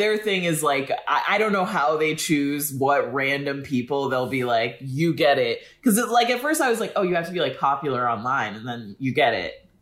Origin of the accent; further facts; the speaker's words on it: Rockford, Illinois, United States; I grew up in Rockford, Illinois, not a big place.